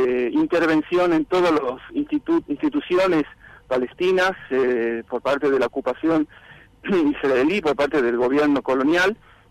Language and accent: Spanish; Tucumán, Argentina; Soy tucumano, soy profesor universitario de la Universidad Nacional de Tucumán y trabajo también en el CONICET